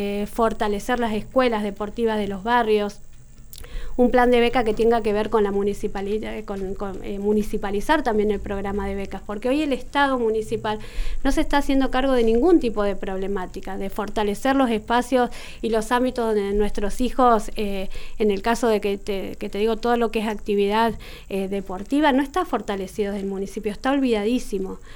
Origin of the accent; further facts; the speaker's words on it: Neuquén, Argentina; now in Plottier, Argentina; yo soy neuquina de cuarta generación. Y me fui a vivir a Plotier, vivía en Neuquén y me fui a vivir a Plotier porque era la oferta que tenía para poder acceder a mi casa propia. Yo vivo en un barrio, un plan de vivienda nacional